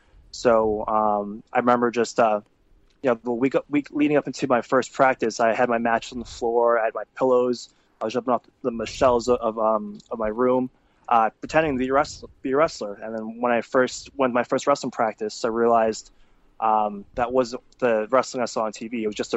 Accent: New York, United States; born there; I was born in New York. My parents came to the States around the 80s.

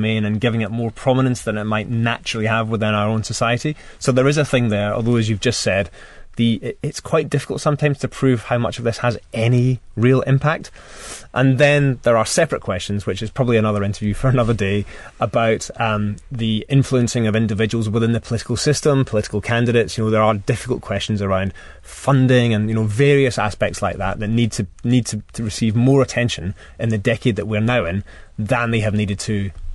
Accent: Scotland, United Kingdom; I suppose, being Scottish, I'm supposed to say Sean Connery, but I think my actual favourite Bond is Daniel Craig.

